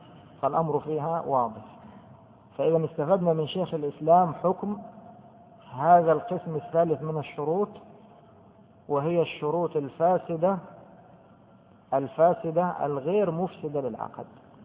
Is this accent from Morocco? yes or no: no; Egypt; طبعا عيان هذه مشهورة عندنا في مصر، فلان عيان، عيان يعني مريض